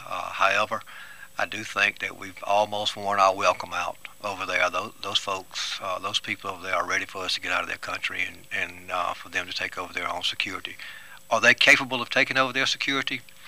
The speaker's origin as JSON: {"language": "English", "region": "the South", "country": "United States", "said": "Thankfully, I guess we're from the South, where we're more people friendly."}